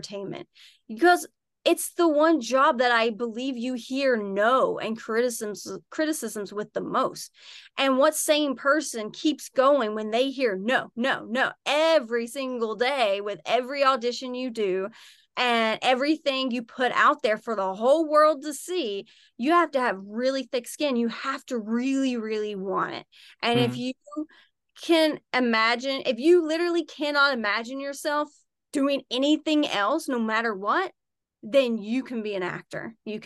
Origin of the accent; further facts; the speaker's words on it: West Virginia, United States; Like I'm originally from West Virginia, the woods of West Virginia, very small country town.